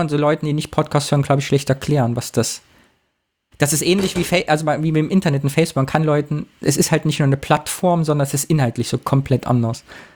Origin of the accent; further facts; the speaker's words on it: East Germany, Germany; Nee, ich bin in der DDR noch aufgewachsen.